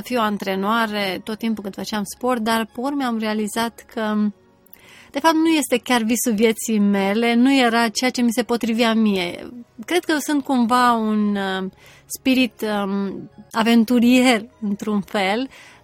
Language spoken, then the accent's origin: Romanian; Deva, Hunedoara County, Romania; also born or lived in Alba; Suntem de origine din județul Alba, dar ne-am mutat împreună cu familia în Deva și de 20 și ceva de ani suntem din Deva. Deci aș spune că sunt din Deva acum.